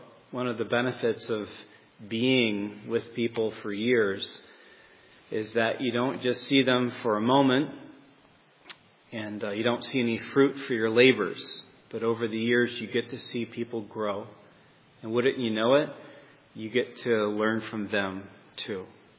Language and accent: English; Michigan, United States; now in New York State, United States; Neither of us, Rachel or I, are from New York State. I come from Michigan, and my wife from the South, Virginia, South Carolina, North Carolina.